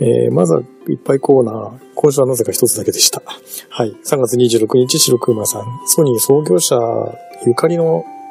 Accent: Izumo, Shimane, Japan; now in Yokohama, Japan; 私の実家のすぐ近くの富士酒造というところで作っている、これ出雲市内なんですけどね

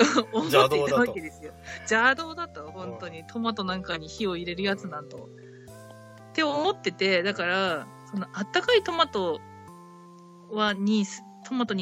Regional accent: Hokkaido, Japan; なんかやっぱ北海道人だから、

